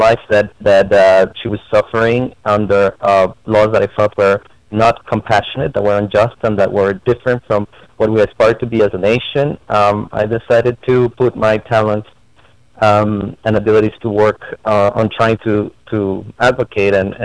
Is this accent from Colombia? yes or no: yes; Colombia; now in United States; I am an immigrant from Colombia, very proud immigrant. I'm an American citizen as well